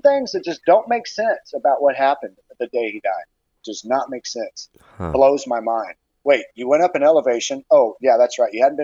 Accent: San Antonio, Texas, United States; also born or lived in California; So I was born in California. Then we moved to San Antonio in like 71, 72.

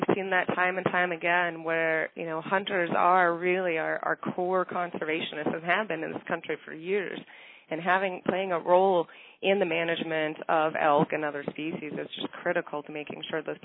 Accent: Montana, United States; Oh man, I grew up in Montana, so you know my heart is here, and all of my old stomping grounds are here.

